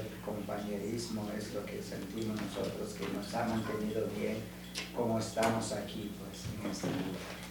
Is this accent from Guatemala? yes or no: yes; Guatemala; now in United States; soy guatemalteco, pero vivo en Estados Unidos ya por muchos años y somos refugiados de guerra.